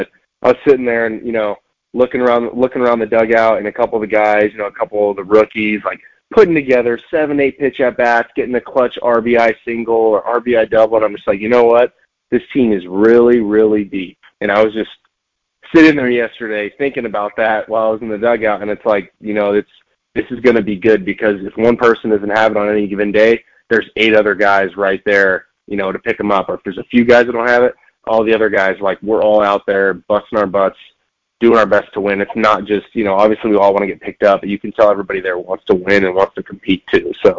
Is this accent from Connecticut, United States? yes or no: no; California, United States; You know, I'm from California, but now I'm a Texas native.